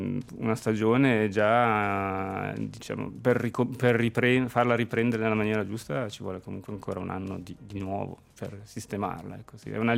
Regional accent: Ticino, Switzerland; rientrando in Ticino, che nel mio paese

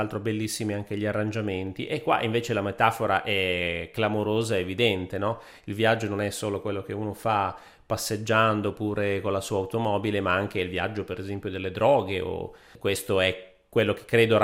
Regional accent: Milan, Lombardy, Italy; born there; anch'io sono nato a Milano, peraltro, no?

